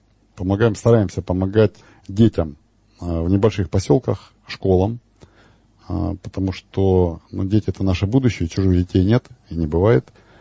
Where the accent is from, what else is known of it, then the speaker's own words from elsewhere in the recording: Rostov-on-Don, Rostov Oblast, Russia; Нет, я из Ростова-на-Дону, скорее всего, ростовчанин.